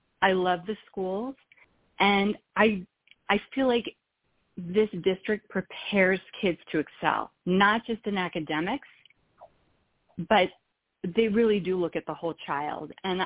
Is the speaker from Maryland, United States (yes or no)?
yes; Maryland, United States; I did not grow up in New Jersey. I grew up in Maryland. I went to school at Tulane University in New Orleans.